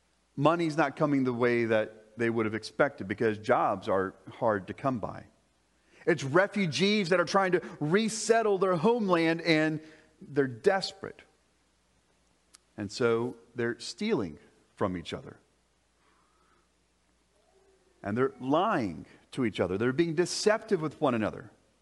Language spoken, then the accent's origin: English; Florida, United States; or if you're like me and you had the privilege of growing up in Florida, getting to lay on the beach in the airplane flying